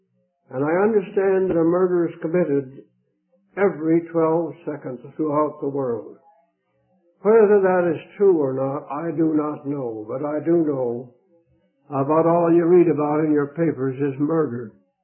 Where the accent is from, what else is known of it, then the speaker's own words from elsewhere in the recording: Iowa, United States; I was raised in Iowa, farmer boy, and I knew nothing about wheat, for we didn't raise any wheat up there.